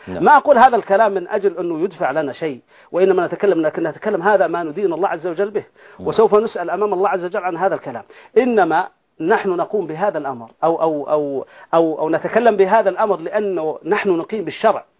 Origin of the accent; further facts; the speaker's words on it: Saudi Arabia; من عندنا بالسعودية